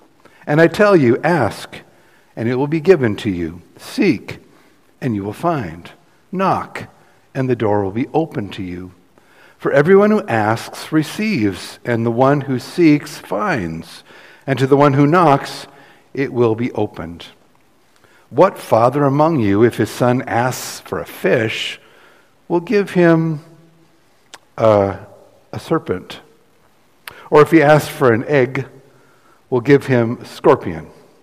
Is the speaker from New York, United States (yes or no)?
no; Fountain Hills, Arizona, United States; I've had the reaction of people when I say I'm from Fountain Hills